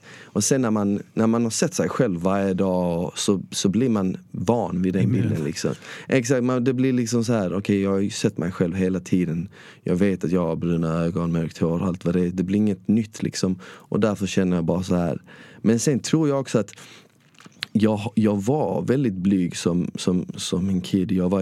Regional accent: Malmö, Skåne, Sweden; Och sen så växte jag upp i Rosengård i Ramelsväg.

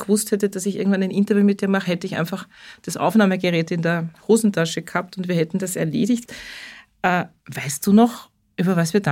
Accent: Upper Austria, Austria; ich bin auch Oberösterreicher. Ich glaube, das war unser Anknüpfungspunkt. Genau. Wir sind beide damals nach 5 Minuten in schwersten oberösterreichischen Dialekt gefallen, was ich sonst nie mache.

